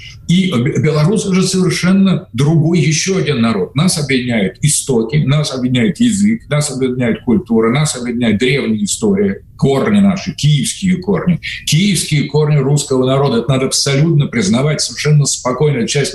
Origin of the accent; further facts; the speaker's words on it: Ukraine; мне больно, не потому что я украинец на самом деле